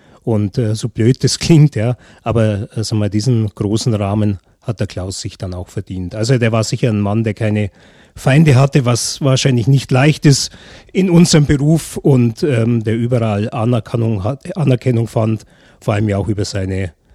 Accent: Augsburg, Bavaria, Germany; Ich bin ja auch gebürtiger Augsburger.

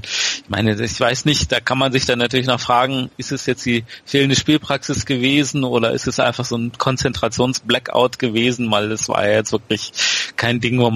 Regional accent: Bremen, Germany; als Bremer, der sagt, sowas geht gar nicht, denn ich weiß, auch in Bremen finde ich es zwar total scheiße

